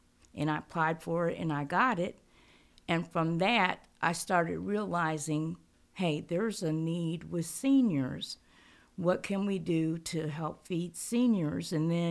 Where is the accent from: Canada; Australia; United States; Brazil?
United States; Dayton, Ohio; So I'm originally from Dayton, Ohio. I'm the oldest of four. Grew up, raised and born in Dayton, Ohio. My dad was from Haiti. My mom from West Virginia.